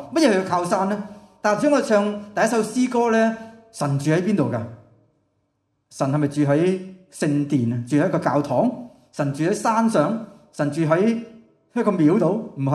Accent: Hong Kong; 我哋香港人咧好重要系有瓦遮头系嘛？

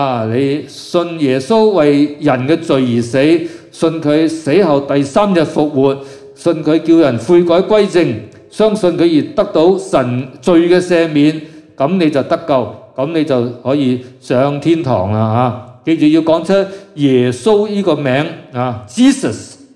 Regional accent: Hong Kong; 所以呢我们香港人、中国人

